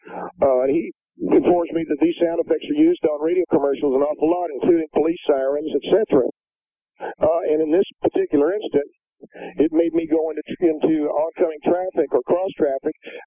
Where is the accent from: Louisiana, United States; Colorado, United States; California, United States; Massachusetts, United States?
California, United States; Corona